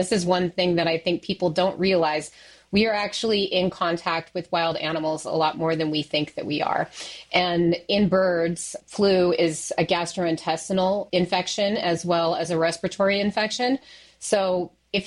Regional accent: United States; And as you pointed out, I am American. I've been very interested in what's happening in my home country with regard to public health.

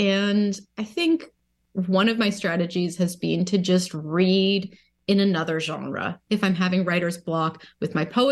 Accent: Ontario, Canada; I was a figure in my childhood growing up in Ontario.

